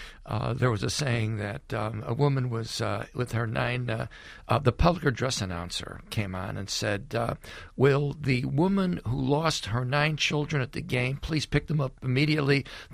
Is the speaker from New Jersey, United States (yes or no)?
no; Chicago, Illinois, United States; And then suddenly, and I'm from Chicago originally.